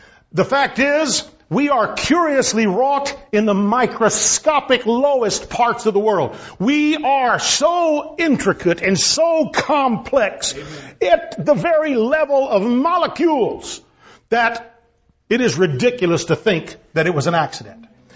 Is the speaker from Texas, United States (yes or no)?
yes; San Antonio, Texas, United States; And of course, I'm not used to snow because I'm from San Antonio, and if it snows, it's a big deal, you know.